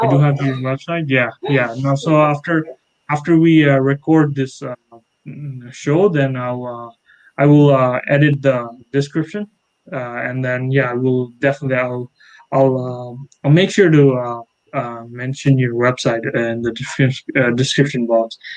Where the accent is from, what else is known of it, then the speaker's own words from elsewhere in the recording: Bangladesh; born there; English is a second language; Like I was born in Bangladesh, and it's a densely populated country